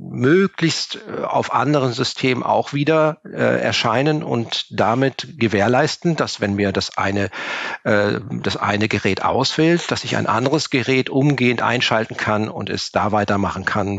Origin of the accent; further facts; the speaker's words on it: Cologne, North Rhine-Westphalia, Germany; Ich bin Kölner.